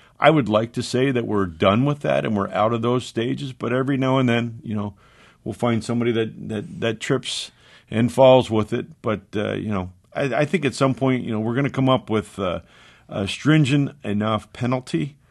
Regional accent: Souderton, Pennsylvania, United States; My parents were very blue collar, growing up in Souderton.

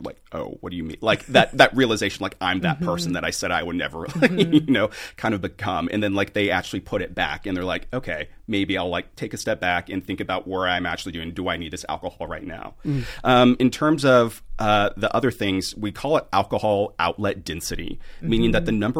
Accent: Texas, United States; So I'm from Texas. I was a cashier in our local grocery store.

